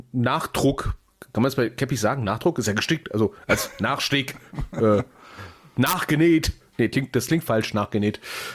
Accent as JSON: {"language": "German", "region": "Berlin", "country": "Germany", "tie": "born there", "said": "ich als gebürtiger Berliner"}